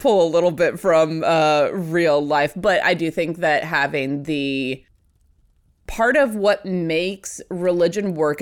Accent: Fairbanks, Alaska, United States; I grew up in Fairbanks, Alaska. I actually grew up in the hills around Fairbanks, about 8 miles out of town.

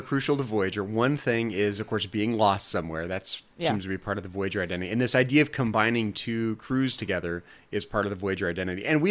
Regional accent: Vacaville, California, United States; my hometown in Vacaville, there's this guy named Dennis Alexio who was a kickboxing champion.

